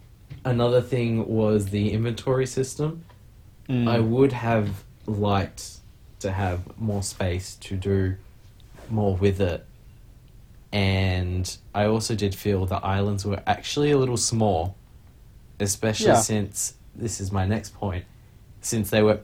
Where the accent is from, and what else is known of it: Australia